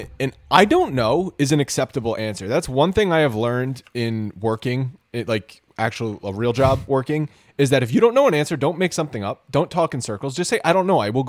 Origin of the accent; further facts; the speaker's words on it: New York, United States; We are New Yorkers. We are from the Northeast.